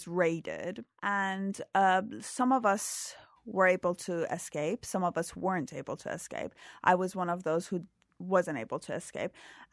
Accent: Iran; moved away as an adult; Well, you know, I left Iran in 2009, but until then, when I was younger and, you know, a teenager or in my early 20s and I was really rebellious

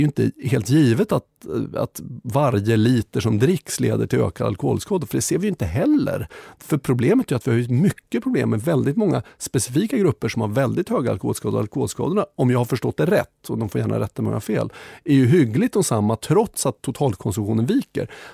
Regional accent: Enköping, Uppsala County, Sweden; än vad jag hade när jag växte upp i Enköping

